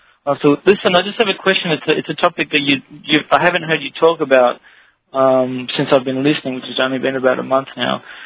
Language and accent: English; Australia; even as an Australian citizen, to see that, it's disgraceful.